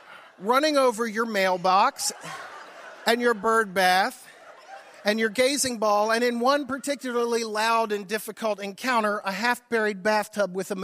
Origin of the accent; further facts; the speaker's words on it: Maryland, United States; And I know that sounds like a snob because I grew up in Howard County